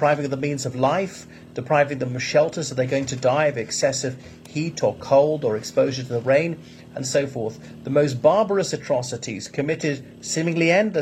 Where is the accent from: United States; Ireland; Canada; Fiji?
Ireland; o everybody … from Ireland.